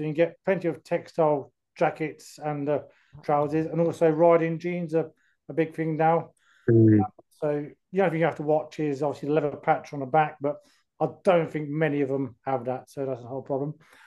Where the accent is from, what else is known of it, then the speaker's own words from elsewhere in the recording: France; I actually grew up in France. And I remember seeing an anti-vivisection poster on a wall in Coulommiers near Toulouse, where I used to live.